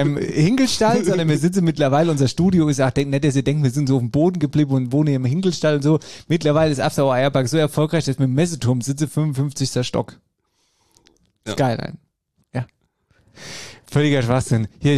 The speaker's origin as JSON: {"language": "German", "town": "Frankfurt", "region": "Hesse", "country": "Germany", "said": "Wir sind eigentlich aus Frankfurt und wohnen im schönen Plattebau nebeneinander im Frankfurter Westend."}